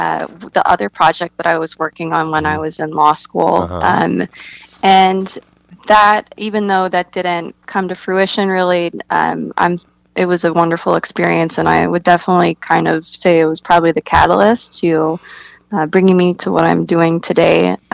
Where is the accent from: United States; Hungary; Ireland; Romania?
Hungary; Budapest; So I'm half Hungarian, and I was born and raised in Budapest.